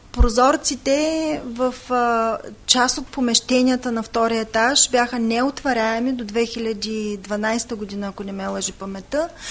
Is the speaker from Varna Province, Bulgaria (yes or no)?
yes; Varna, Varna Province, Bulgaria; като човек, роден и израсъл в този град, разбира се, че искам град Варна да има своята палата